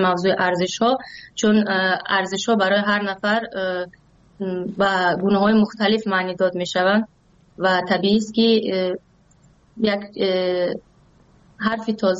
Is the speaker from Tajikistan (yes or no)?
yes; Tajikistan; من از کودکیم همیشه یک شکل زندگیمون به این گونه بوده که از کشور به کشور دیگر سفر کرده ایم، بله همیشه اون مقصد اصلی تاجیکستان بوده و ما همیشه برگشتیم به تاجیکستان